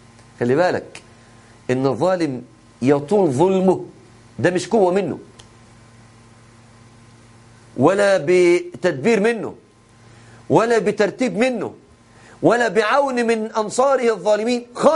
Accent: Egypt; accent: Egyptian; كما نقول بلهجتنا المصرية،

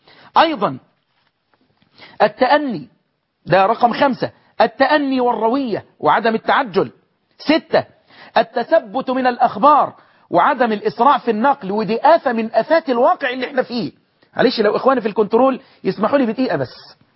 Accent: Egypt; نحن عندنا في مصر هنا

